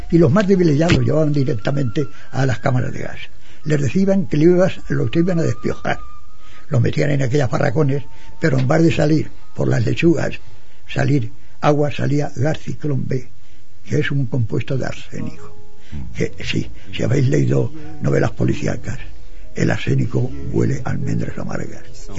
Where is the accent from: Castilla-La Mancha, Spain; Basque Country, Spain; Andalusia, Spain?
Castilla-La Mancha, Spain; Almansa; Almansa no hay nada más que en mi pueblo.